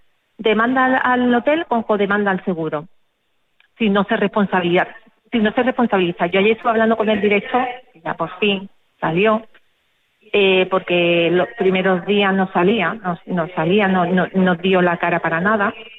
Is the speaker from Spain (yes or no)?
yes; Seville, Andalusia, Spain; yo soy de fuera y yo no me puedo hacer muchos kilómetros y volver todos los días. Yo soy de Sevilla, yo no soy de Cartagena.